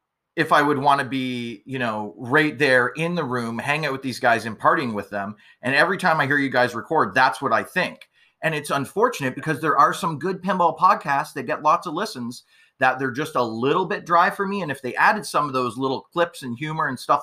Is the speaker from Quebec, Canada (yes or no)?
no; Ontario, Canada; I grew up in Ontario right across the border. I friggin' worked in Windsor like every Friday